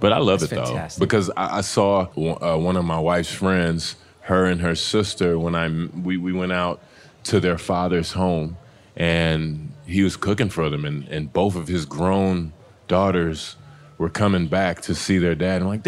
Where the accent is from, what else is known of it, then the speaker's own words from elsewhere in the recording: Texas, United States; I'm from Texas.